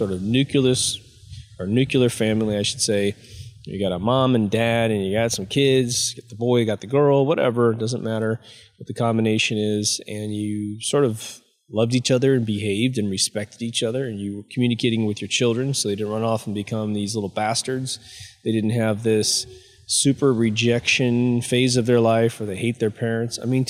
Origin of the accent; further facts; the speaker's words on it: Midwest, United States; Growing up in the Midwest, you know, you have these gigantic families that were very close to each other